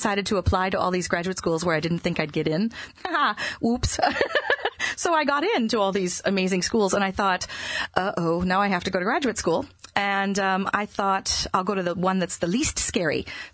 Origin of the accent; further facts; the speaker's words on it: Minnesota, United States; they were both the choir director and organist at the church that I grew up in Minnesota.